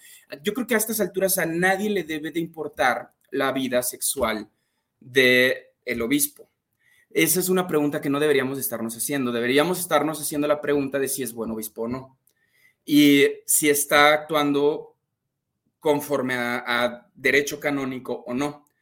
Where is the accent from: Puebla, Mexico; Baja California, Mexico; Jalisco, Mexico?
Jalisco, Mexico; En Jalisco, que es de donde yo soy